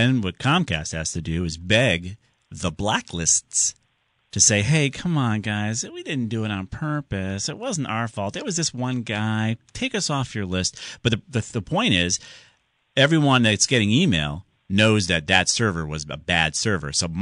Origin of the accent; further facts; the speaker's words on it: Windsor, United States; Imagine if you in your town of Windsor, which was my hometown